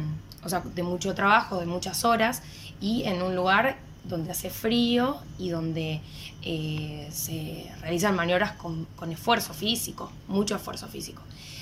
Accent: Rojas, Buenos Aires Province, Argentina; yo soy de Rojas, así que también saludo a todos los rojenses.

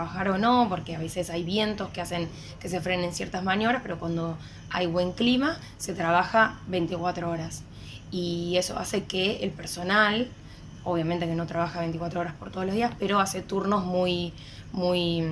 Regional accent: Rojas, Buenos Aires Province, Argentina; yo soy de Rojas, así que también saludo a todos los rojenses.

